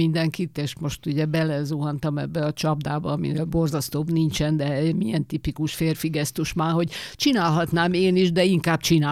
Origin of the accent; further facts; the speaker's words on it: Budapest, Hungary; hogy én a Tabánban születtem, és egyébként tényleg. Úgyhogy induljunk akkor onnét, hogy én hol voltam gyerek, és ez milyen volt. A Tabánban voltam gyerek, és felnőtt is ott vagyok